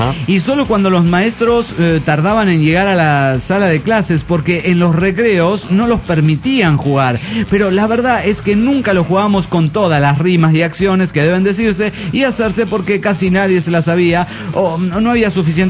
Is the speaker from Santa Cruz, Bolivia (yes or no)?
no; Oruro, Bolivia; de Oruro.